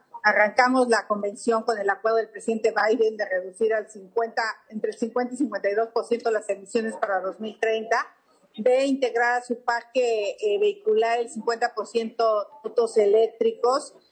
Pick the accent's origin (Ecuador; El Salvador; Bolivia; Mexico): Mexico; cuando yo digo que soy mexicana